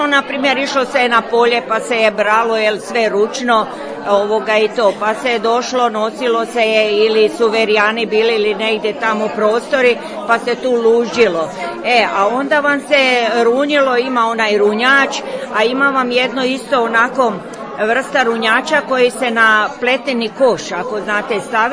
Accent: Kloštar Podravski, Koprivnica-Križevci County, Croatia; evo, i ruralna sela su se pretvorila, evo, bar kod nas u Kloštru Podravskom vidim

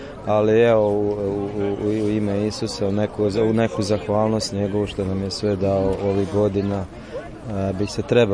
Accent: Osijek, Osijek-Baranja County, Croatia; dolazim iz Osijeka

